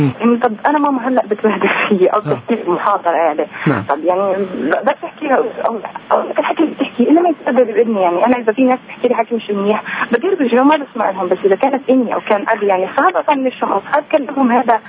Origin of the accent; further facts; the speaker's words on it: Hebron, West Bank, Palestine; من الخليل.